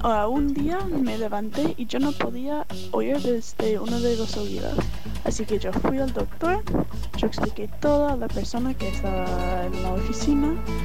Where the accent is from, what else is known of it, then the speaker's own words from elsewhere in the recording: United States; Yo vengo de los Estados Unidos.